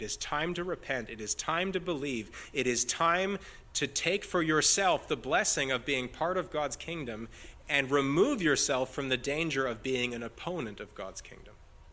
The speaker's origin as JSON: {"language": "English", "country": "Canada", "said": "There's very sad news in my home country that we're expanding the law of allowing assisted suicide"}